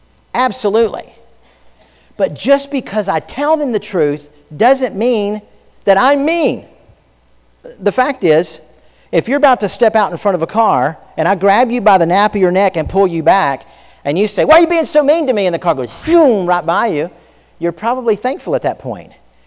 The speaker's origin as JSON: {"language": "English", "region": "Florida", "country": "United States", "tie": "born or raised there", "said": "I grew up in Florida, and there's all kinds."}